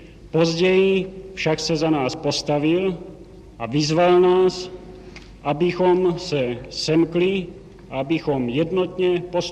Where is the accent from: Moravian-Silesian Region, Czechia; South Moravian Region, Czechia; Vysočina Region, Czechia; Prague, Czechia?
Vysočina Region, Czechia; Velké Meziříčí; born there; Ve Velké Meziříčí.